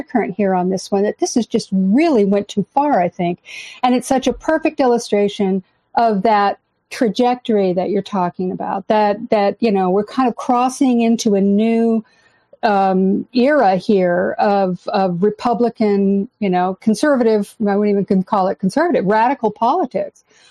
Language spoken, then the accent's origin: English; Alaska, United States; Now, I come from Alaska. I went to high school up there, and I still know tons of people up there.